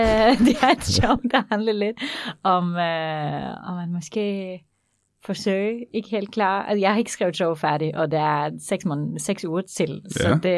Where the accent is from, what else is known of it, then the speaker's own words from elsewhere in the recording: Norway; fordi jeg er fra Norge, så er det sådan en god blanding af at være dansk og norsk.